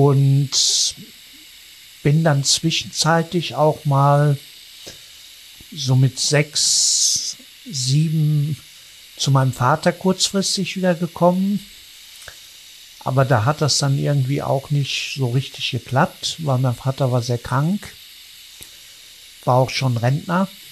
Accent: Wuppertal, North Rhine-Westphalia, Germany; born there; also born or lived in Cologne / Solingen; now in Dortmund, Germany; Also wie gesagt … gebürtig aus Wuppertal, aufgewachsen in verschiedenen Kleinstädten und seit dem 18. Lebensjahr eigentlich in Köln bis 2000. Und dann kurzfristig nach Solingen gezogen, wegen meiner Familie.

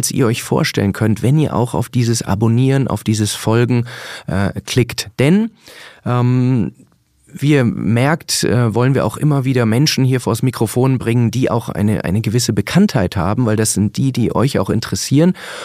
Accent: Munich, Bavaria, Germany; ich komme aus München

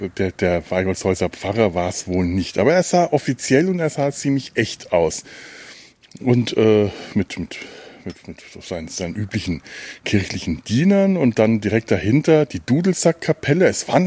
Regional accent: Cologne, North Rhine-Westphalia, Germany

